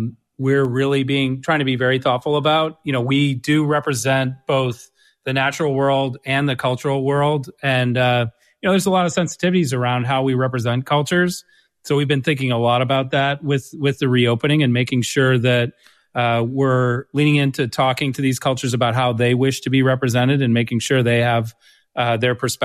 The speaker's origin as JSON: {"language": "English", "region": "Connecticut", "country": "United States", "tie": "born or raised there", "said": "Yeah, so I grew up here in Connecticut. So I've been coming to this museum since I was about 5 years old."}